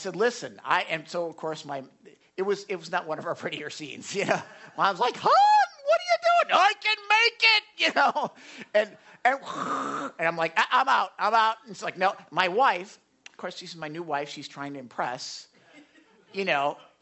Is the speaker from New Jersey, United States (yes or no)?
no; Florida, United States; Okay, now, you know, we're from Florida, so the biggest mountains we have are speed bumps.